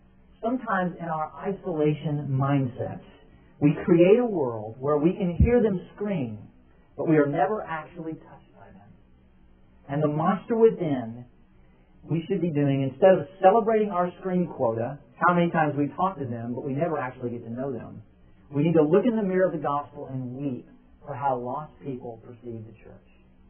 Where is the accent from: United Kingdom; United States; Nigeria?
United States; Texas; I grew up in Texas, and one of the things that you will often see in Texas on the front door of many houses